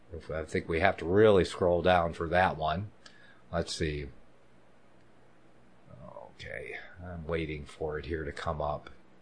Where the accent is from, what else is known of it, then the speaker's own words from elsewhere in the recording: Michigan, United States; Whitmer from Michigan. Again, Whitmer, whatever her name is, from my home state where I was born, actually.